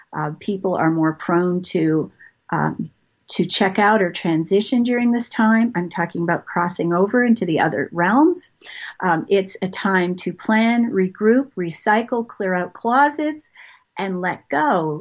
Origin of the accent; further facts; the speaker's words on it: Toronto, Ontario, Canada; moved away as an adult; also born or lived in Montreal / Maryland / England; now in Georgia, United States; So I've moved around a lot. I grew up in Toronto. I moved to Montreal when I was a flight attendant, then Maryland, England, back to Maryland, then Marietta, Georgia.